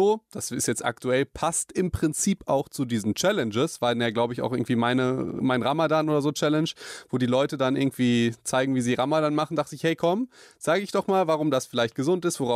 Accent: Hagen, North Rhine-Westphalia, Germany

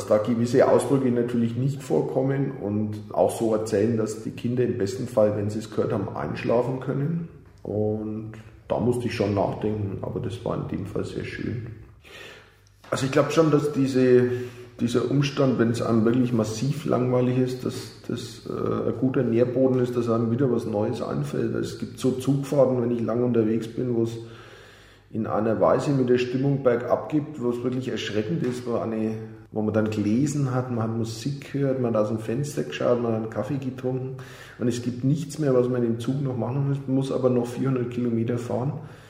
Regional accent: Bavaria, Germany; accent: Franconian; da war es immer schwierig mit meinem fränkischen Dialekt.

